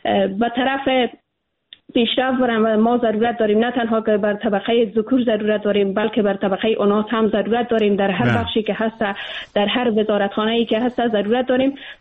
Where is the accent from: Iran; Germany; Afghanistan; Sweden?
Afghanistan; ما به عنوان یک افغان واقعا همین ملاهایی که از پاکستان سفر میکنن